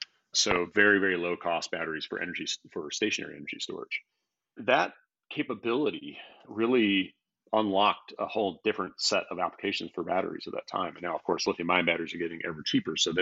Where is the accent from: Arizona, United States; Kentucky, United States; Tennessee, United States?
Arizona, United States; So I grew up in Arizona. I grew up in the sort of in a agricultural area, surrounded by cotton fields and citrus groves